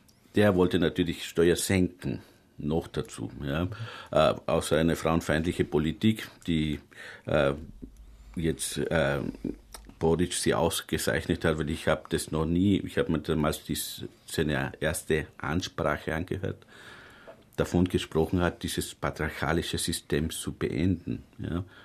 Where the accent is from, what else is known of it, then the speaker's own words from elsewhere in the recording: Austria; das ist eigentlich was ganz Normales für mich hier als Österreicher